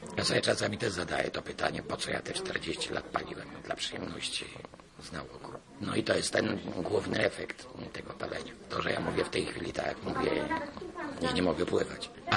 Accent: Elbląg, Warmian-Masurian Voivodeship, Poland; jestem z Elbląga

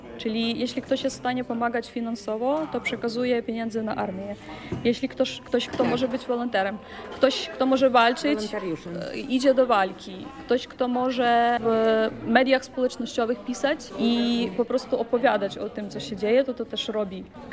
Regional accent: Khmelnytskyi, Khmelnytskyi Oblast, Ukraine; now in Poland; No ja pochodzę z Ukrainy i w Polsce mieszkam już od 6 lat.

